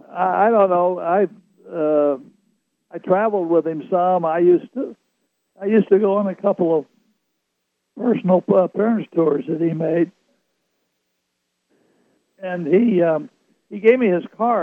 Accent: Kansas City, Missouri, United States; now in Tucson, United States; No, I came from Missouri, Kansas City.

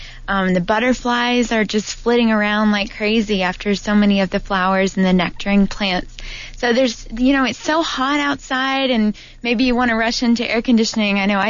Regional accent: Mississippi, United States; now in Tucson, United States; Yeah, I've only been in Tucson for 9 years, which I think actually makes me a native pretty soon, right?

